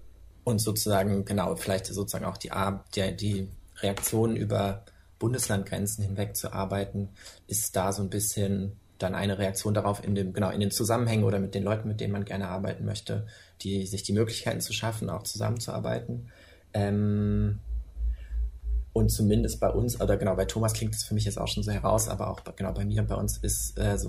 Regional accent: Lower Saxony, Germany; ich bin in Niedersachsen groß geworden und habe da auch studiert.

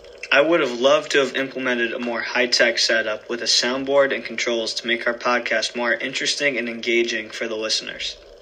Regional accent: United States; and I think as an American, it's easy to forget how much harder life can be on other countries.

